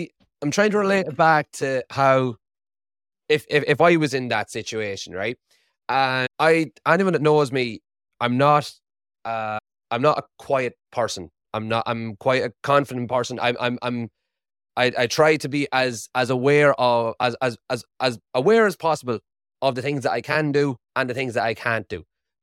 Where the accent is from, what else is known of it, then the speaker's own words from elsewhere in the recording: Ireland; accent: Irish; My Irish accent hasn't failed me so far in life. In 30 years, my Irish accent has never failed me.